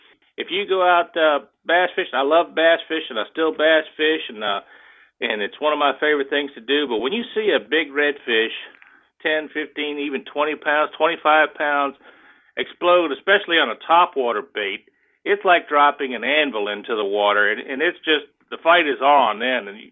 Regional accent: Louisiana, United States; I'm from Louisiana, born and raised. I'm currently in Florida, but trying to get back home after the hurricanes of 05.

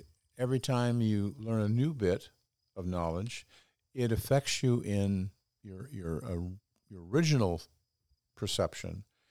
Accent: Midwest, United States; I am a male. I am an American. I am from the Midwest.

